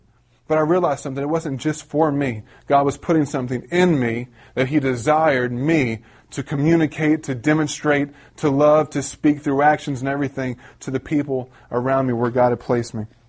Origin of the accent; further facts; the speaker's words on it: Richmond, United States; also born or lived in Portland; I lived in Portland. I grew up in Richmond area. I've been all over the place, but I'd never been to Montana.